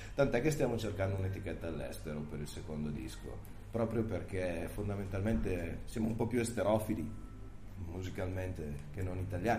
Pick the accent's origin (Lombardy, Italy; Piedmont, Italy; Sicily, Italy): Piedmont, Italy; Acquiterno; Siamo di un paesino, siamo di Acquiterno, un paesone, paesino, dipende dai punti di vista.